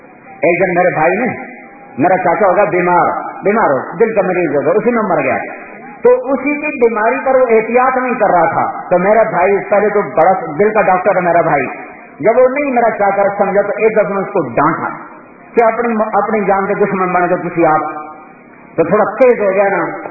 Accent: Tulamba, Punjab, Pakistan; میں نے کہا جی تلمبے جا رہا ہوں. کہا تجھے پتہ بھی ہے تلمبا کدھر ہے؟ میں کہا بابا جی میرا اپنا گاؤں ادھر ہے

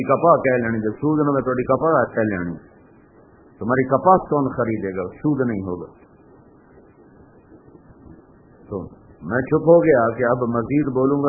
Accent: Punjab, Pakistan; وہاں سے میرا گاؤں تھا 19 کلومیٹر

